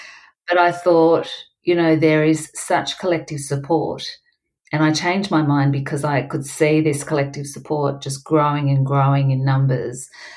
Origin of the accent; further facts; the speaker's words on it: Melbourne, Victoria, Australia; arriving there and seeing it was the Melbourne rally, just to see my hometown just covered in a sea of black